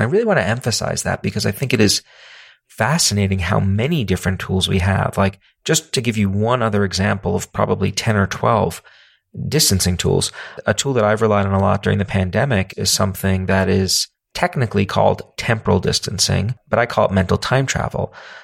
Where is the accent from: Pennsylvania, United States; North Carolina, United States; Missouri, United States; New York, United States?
New York, United States; New York City; I'm a human being and I come from New York City.